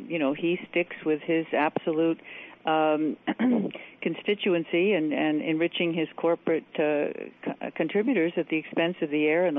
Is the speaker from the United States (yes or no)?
yes; United States; as I do too as an American